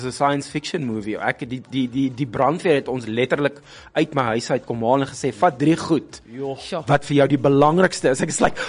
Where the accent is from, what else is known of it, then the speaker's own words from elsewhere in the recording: Johannesburg, Gauteng, South Africa; moved away; In Johannesburg, in Randburg, actually.